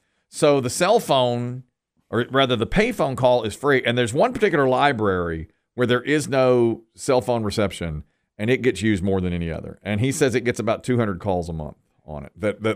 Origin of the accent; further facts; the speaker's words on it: Ashburn, North Carolina, United States; I'm from Ashburn, North Carolina.